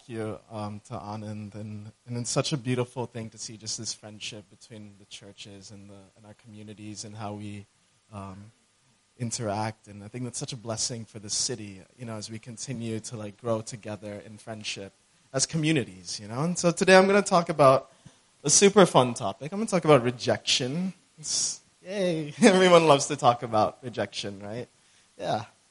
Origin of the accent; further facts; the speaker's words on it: United States; No, I grew up in the States.